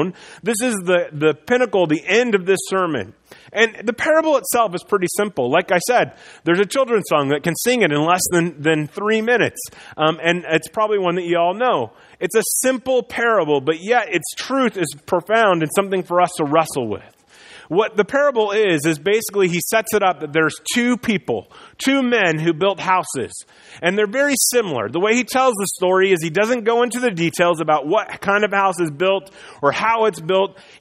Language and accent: English; Midwest, United States; I don't know how many of you have been paying attention, but I grew up in the Midwest.